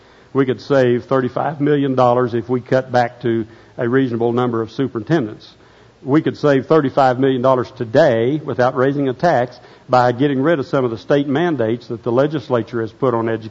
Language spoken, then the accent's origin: English; United States; I have a lot of things I'm free to do as an American. I love living in Oklahoma.